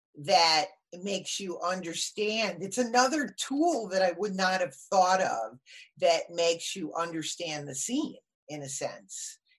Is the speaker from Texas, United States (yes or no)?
no; Connecticut, United States; I grew up in Connecticut, so it reminds me of very Connecticut